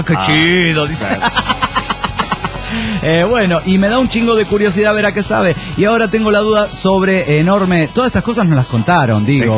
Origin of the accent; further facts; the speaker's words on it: Orizaba, Veracruz, Mexico; Yo soy de Orizaba, Veracruz.